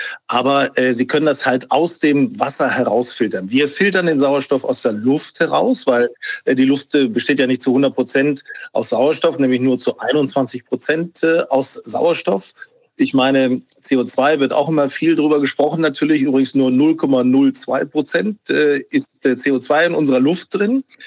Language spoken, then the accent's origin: German; Burgdorf, Lower Saxony, Germany; Burgdorf, das ist ja meine Heimat. Und ich erinnere mich an das Waldbad Ramlingen-Elershausen. Das ist so die Region Burgdorf, Hannover-Region, eigentlich aber nah an Burgdorf dran.